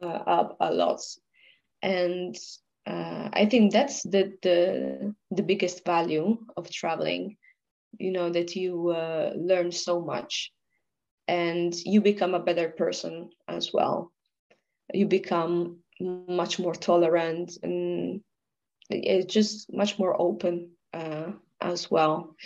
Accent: Italy; English is a second language; moved away as an adult; until I was 22 I've been just in my hometown or nearby, whatever, in Italy

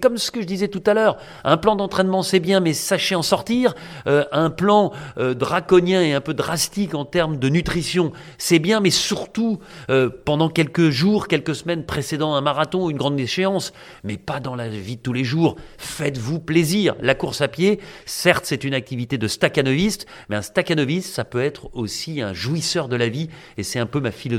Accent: Bourgogne-Franche-Comté, France; un bon vin rouge de ma région d'origine, la Bourgogne.

